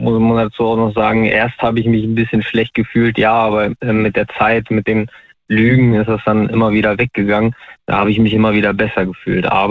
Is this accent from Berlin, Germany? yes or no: no; North Rhine-Westphalia, Germany; ich komme aus NRW. Wo genau will ich nicht sagen?